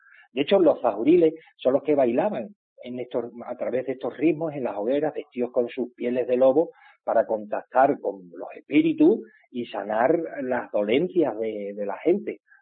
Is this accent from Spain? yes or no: yes; Extremadura, Spain; te toca dentro alguna pieza de nosotros como extremeños, reconoce esos ritmos que son casi tántricos, muy repetitivos, donde el gaitero, nuestros gaiteros en Extremadura